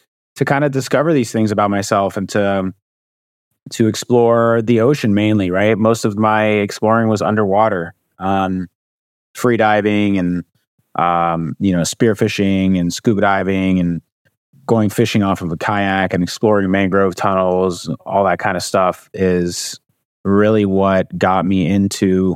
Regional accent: Miami, Florida, United States; also born or lived in Paris, France; Yeah, I was born in France and moved to Miami at a really young age when my dad was offered a job out here. I was originally born in the suburbs of Paris, and moving out here, I moved out here, I was 2 months old

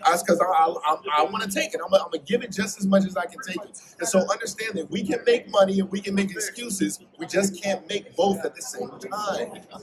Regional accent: Philadelphia, Pennsylvania, United States; I come from North Philly, right? Not North Philly, North Philly, okay? It's not the prettiest section of town, right?

